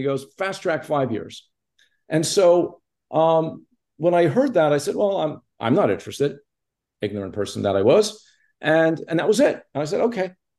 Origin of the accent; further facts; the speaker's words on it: Montreal, Quebec, Canada; I grew up in Montreal and I was living in Toronto.